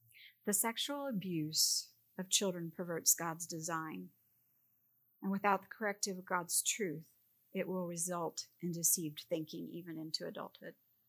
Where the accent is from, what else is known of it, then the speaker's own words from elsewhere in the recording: Philippines; I come from a Catholic culture where people self-flagellate. I grew up in the Philippines.